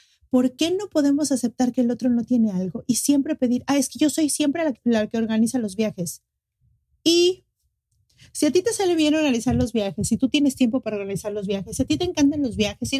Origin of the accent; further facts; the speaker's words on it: Mexico City, Mexico; now in Cancún, Mexico; Llevo 18 años trabajando, soy de la Ciudad de México, pero ahora vivo en Cancún y trabajo en línea desde que empezó la pandemia.